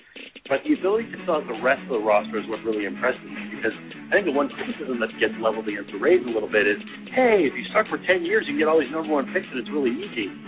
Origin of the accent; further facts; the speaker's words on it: Montreal, Quebec, Canada; Well, I was born in Montreal and raised and went to college there, and family and friends still live there.